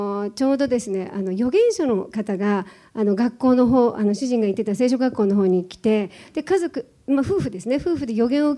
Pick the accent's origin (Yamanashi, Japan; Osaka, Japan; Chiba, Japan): Chiba, Japan; うちの実家千葉なんですけど